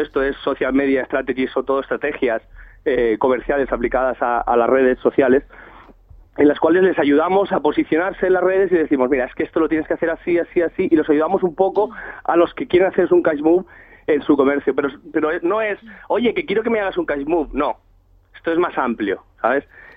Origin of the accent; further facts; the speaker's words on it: Spain; Somos nosotros, los españoles, jóvenes, viejos, mayores